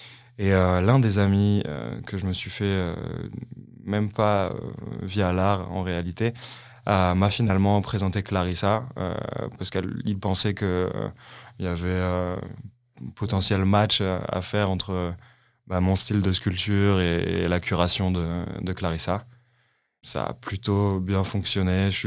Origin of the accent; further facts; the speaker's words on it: France; Je suis français, ouais. Je divise mon temps du coup entre Paris et Bordeaux